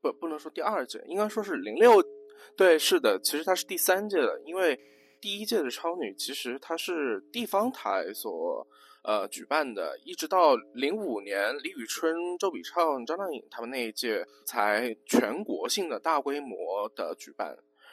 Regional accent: Hunan, China; 因为我是湖南人嘛，本来就看湖南台的节目很早

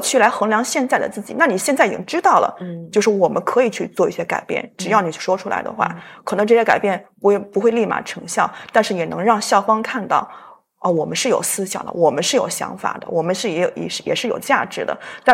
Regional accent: China; 尤其是又是我们中国人的这个性格，我们就这么教育过来的

